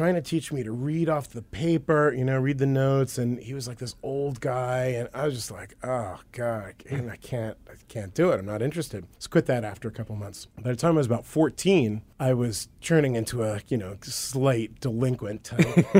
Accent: Reading, Pennsylvania, United States; I was raised in Pennsylvania, Reading, Pennsylvania.

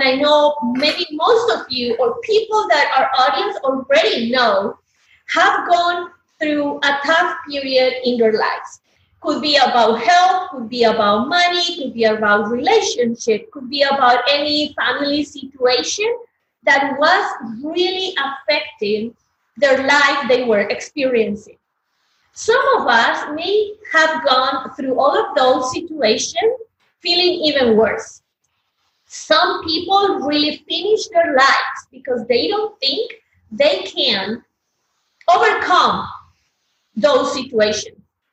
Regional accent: Colombia; English is a second language; now in United States; I was raised as a Catholic. My family is super Catholic. I come from Colombia. Catholicism is the number one religion. And suddenly, this Colombian girl, immigrant, living in the United States

